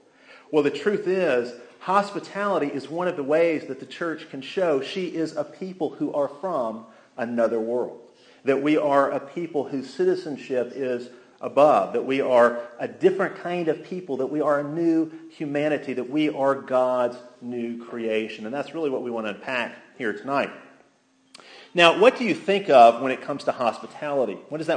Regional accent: Alabama, United States; now in Texas, United States; even though I come from Alabama, I've lived in Texas longer than anywhere in my life.

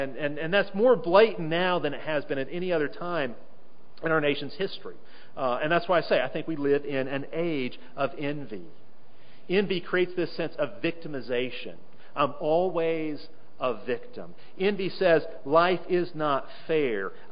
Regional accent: Chicago, Illinois, United States; I grew up in Chicago watching the Chicago Bulls

